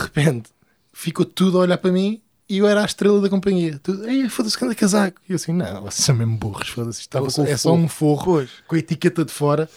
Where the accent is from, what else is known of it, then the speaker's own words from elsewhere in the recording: Portugal; E eu digo assim, sou português.